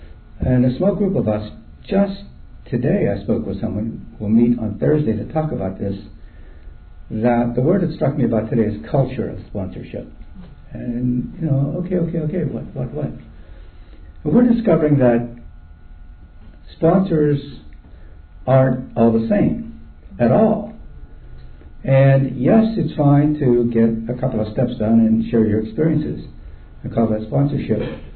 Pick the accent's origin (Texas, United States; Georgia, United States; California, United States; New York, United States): New York, United States; And I come from Westchester County, New York, where the sobriety is very, very healthy.